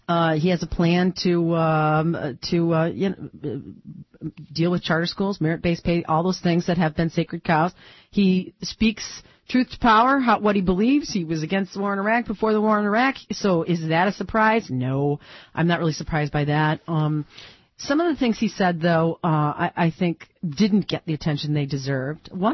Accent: Michigan, United States; Spring Lake, Michigan, in my home state, beautiful Spring Lake

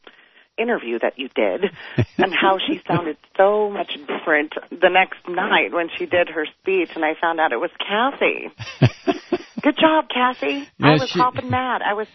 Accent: Moscow, Idaho, United States; I'm from Moscow, and this is where the University of Idaho is.

